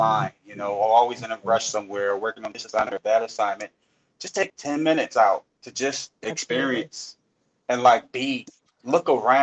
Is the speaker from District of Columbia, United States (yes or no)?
yes; Washington, District of Columbia, United States; I'm from Washington, D.C. area.